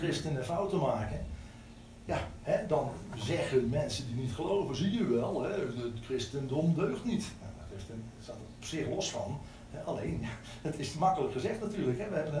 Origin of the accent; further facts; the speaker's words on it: Eindhoven, North Brabant, Netherlands; Ik kom uit Eindhoven en ik ben daar betrokken bij de Lichtstadgemeente. Nou, daar zit ik al zo'n 37 jaar ongeveer, dus een lange tijd.